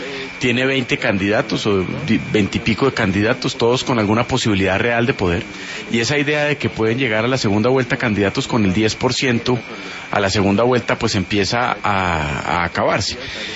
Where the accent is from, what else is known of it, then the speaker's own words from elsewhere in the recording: Colombia; aquí los ganadores somos los colombianos